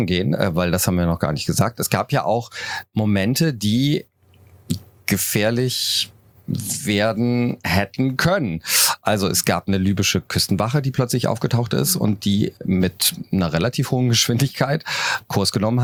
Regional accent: Cologne, North Rhine-Westphalia, Germany; ich komme ja aus Köln

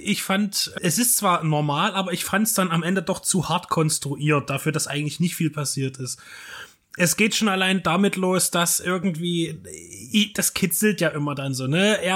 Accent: Dresden, Saxony, Germany; Also man weiß das ja als Dresdner sowieso.

